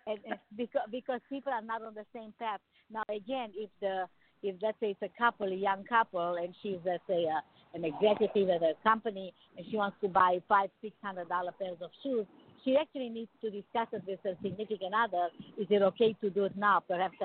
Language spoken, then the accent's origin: English; Romania; English is a second language; now in United States; growing up in Romania, we didn't have abundance of everything, not as much as in the U.S.